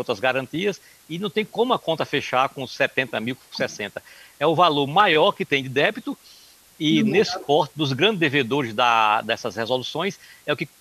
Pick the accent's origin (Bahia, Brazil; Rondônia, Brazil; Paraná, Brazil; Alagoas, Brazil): Alagoas, Brazil; Murici; como o senhor sabe, eu sou de Murici